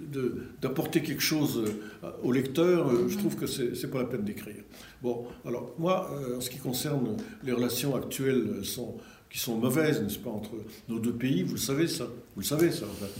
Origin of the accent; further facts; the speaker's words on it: Paris, Île-de-France, France; Je ne suis jamais parti. Je suis né à Paris, n'est-ce pas ?